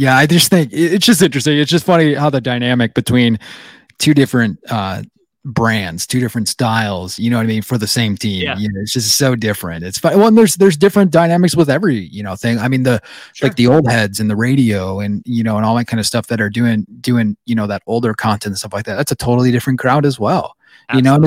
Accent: Wisconsin, United States; now in Phoenix, United States; like I moved down to Phoenix from Wisconsin, and I didn't really know, there wasn't any Packers content

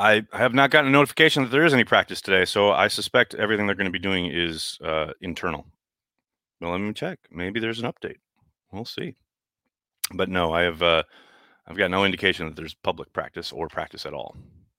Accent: Green Bay, Wisconsin, United States; I'm from Green Bay, and I still have a bit of shock when I land in Green Bay.

